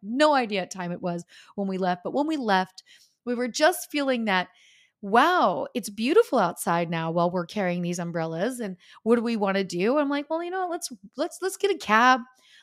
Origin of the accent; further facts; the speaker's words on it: New York City, New York, United States; And as a New Yorker that buys about 25 umbrellas a year